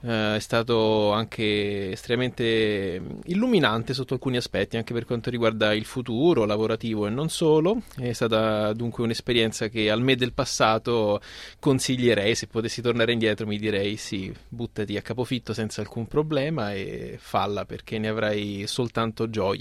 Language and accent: Italian; Rome, Lazio, Italy; born there; avendo io frequentato l'università tanto in triennale quanto in magistrale nella città in cui sono nato, dunque a Roma